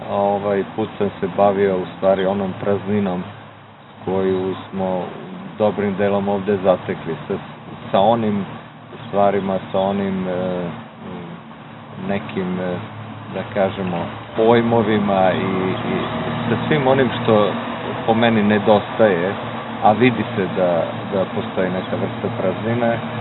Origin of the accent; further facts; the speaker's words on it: Budapest, Hungary; dolazim iz Budimpešte.